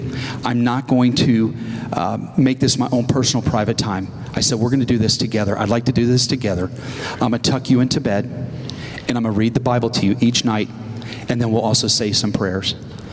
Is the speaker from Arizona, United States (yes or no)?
no; Texas, United States; we've been going to church for about 3 years in Georgia because my job took me to Georgia. We're from Texas.